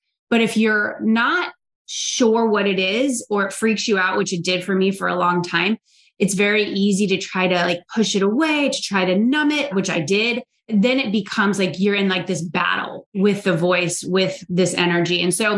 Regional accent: Florida, United States; also born or lived in Georgia / New York City; And it's so not the scene of my earlier life growing up in Florida and Georgia.

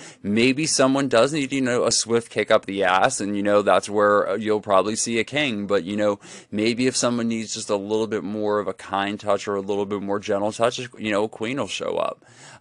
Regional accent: Pittsburgh, Pennsylvania, United States; I'm from Pittsburgh. That's what we get. We're allowed to talk shit. We're in the tri-state area.

